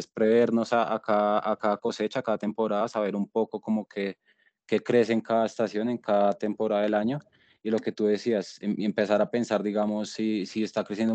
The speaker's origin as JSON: {"language": "Spanish", "country": "Colombia", "said": "nosotros como colombianos no sabemos consumir nuestro propio producto"}